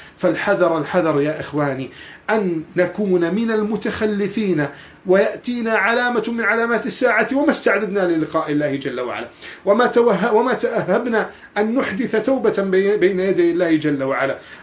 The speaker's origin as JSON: {"language": "Arabic", "country": "Egypt"}